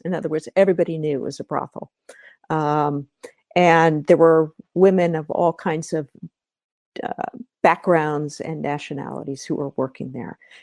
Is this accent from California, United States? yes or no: yes; California, United States; And I'm a native Californian. I grew up in the Bay Area, and I never knew about this home or about Dolly Cameron.